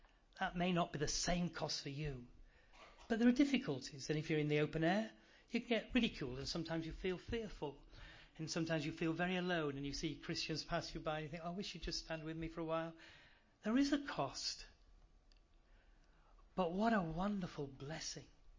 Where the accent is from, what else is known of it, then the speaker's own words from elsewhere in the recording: Yorkshire and the Humber, United Kingdom; Well, of course, being a Yorkshireman, very, very bright, I was able to turn very quickly to the platform.